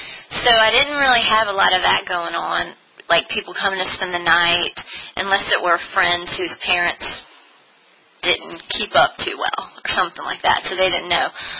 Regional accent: Hopewell, Virginia, United States; So I am an only child, and I'm from Hopewell, Virginia.

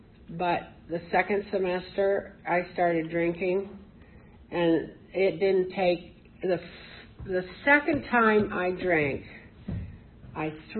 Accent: Indianapolis, Indiana, United States; now in Stevens City, United States; I'm from Stevens City, although I'm originally from Indianapolis.

